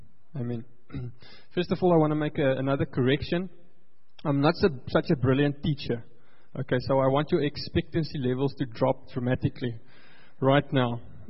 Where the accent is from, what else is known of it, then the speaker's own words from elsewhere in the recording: Free State, South Africa; I come from the Free State, okay?